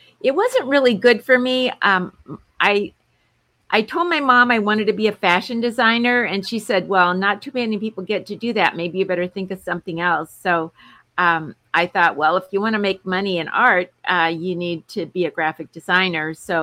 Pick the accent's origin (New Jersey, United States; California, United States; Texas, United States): California, United States; San Diego; Well, I was born here in San Diego, California, USA, and I've been here all my life.